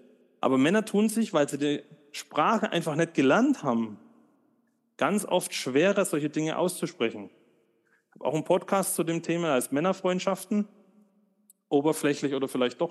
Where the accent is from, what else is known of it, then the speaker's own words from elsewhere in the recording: West Germany, Germany; und ich bin immer vorsichtig, als Westdeutscher über die DDR zu reden